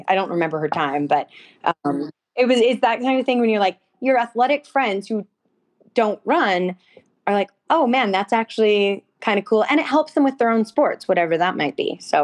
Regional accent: Edmonton, Alberta, Canada; I'm from Edmonton originally.

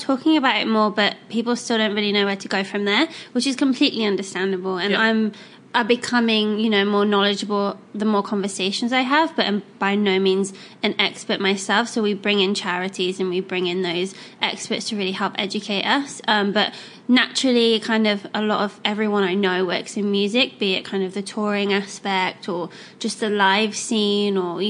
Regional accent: England, United Kingdom; I guess I'm English, so a bit slow.

